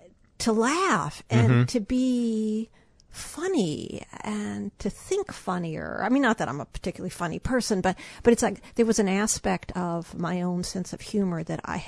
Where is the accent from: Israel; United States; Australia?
United States; Georgia; also born or lived in Chicago; And you know, I grew up in Georgia, and you know, in Chicago, where there were lots of big Catholic families.